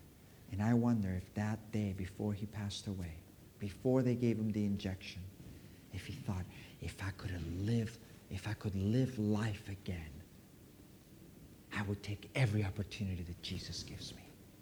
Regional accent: United States; We grew up together in America.

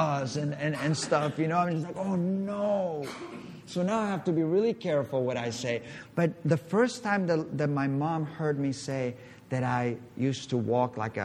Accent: Mallorca, Balearic Islands, Spain; Obviously, we were raised in Spain. We were raised in Mallorca.

